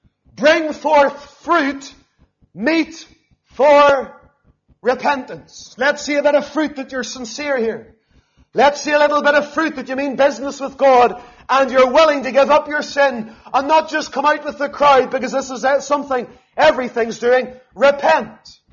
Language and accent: English; Lisburn, Northern Ireland, United Kingdom; growing up in Lisburn